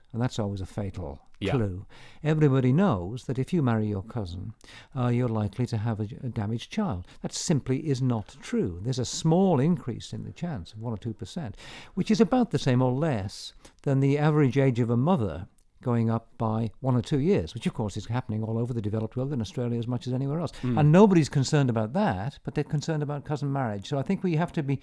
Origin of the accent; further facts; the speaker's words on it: Wales, United Kingdom; I'm Welsh, so I'm kind of naturally proud of that.